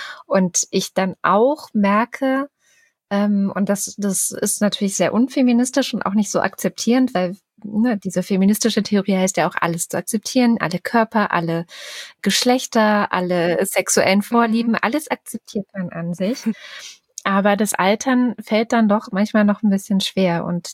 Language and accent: German; West Germany, Germany; dass ich auf dem Dorf groß geworden bin in Westdeutschland.